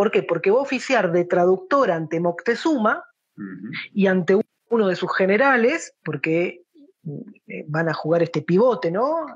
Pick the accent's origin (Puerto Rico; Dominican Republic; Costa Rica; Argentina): Argentina; nosotros como en Argentina tenemos una carga fuertemente proveniente de muchos países, un conglomerado de muchas naciones.